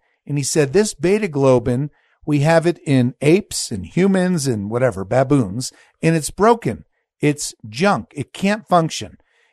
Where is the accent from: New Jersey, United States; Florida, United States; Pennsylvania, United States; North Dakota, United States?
New Jersey, United States; in New Jersey, northern New Jersey.